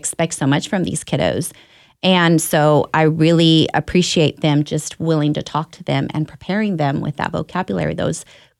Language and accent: English; Texas, United States; English is a second language; I mentioned earlier that I am a West Texas native, so English was not my first language. It was my second language that I acquired.